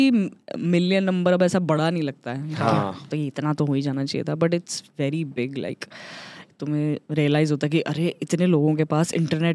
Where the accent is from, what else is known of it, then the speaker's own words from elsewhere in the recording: Punjab, India; तो मैंने और मैंने वैसे रिज्यूम कैसे करा कि मैं पंजाबी हूँ.